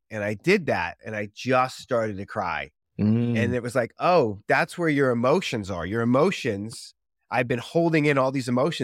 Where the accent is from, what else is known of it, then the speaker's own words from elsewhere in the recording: Boston, Massachusetts, United States; growing up in Boston, it didn't allow for that sensitivity.